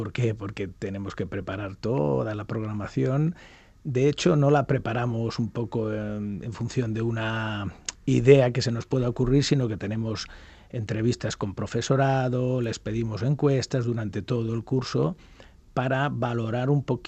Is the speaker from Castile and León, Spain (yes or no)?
no; Catalonia, Spain; Porque sí, sí, bueno, soy catalán